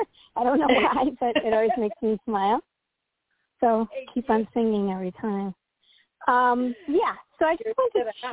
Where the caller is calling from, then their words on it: Illinois, United States; Hi, Tony, calling from Illinois.